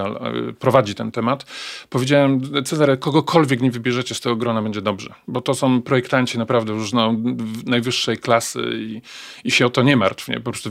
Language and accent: Polish; Poznań, Greater Poland Voivodeship, Poland; Ja jestem Poznaniakiem.